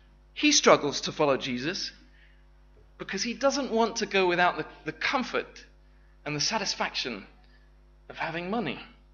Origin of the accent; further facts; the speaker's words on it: Watford, East of England, United Kingdom; I'm from Watford. Well, I'm kind of from a village in between the two, but I picked Watford because that's my football team.